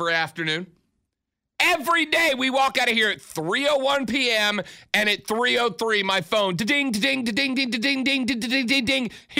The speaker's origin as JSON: {"language": "English", "town": "Pensacola", "region": "Florida", "country": "United States", "tie": "born or raised there", "said": "All from my hometown of Pensacola, Florida. Pensacola in the house."}